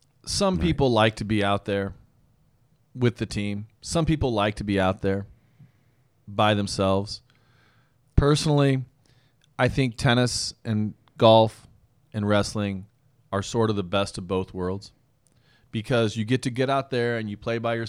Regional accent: Granite City, Illinois, United States; We wrestled in PE when I was a kid growing up in Granite City.

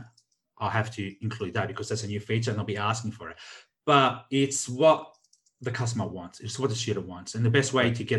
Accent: Australia; Like, you know, I came from Australia when you're on, you know, $80,000 to $100,000 plus.

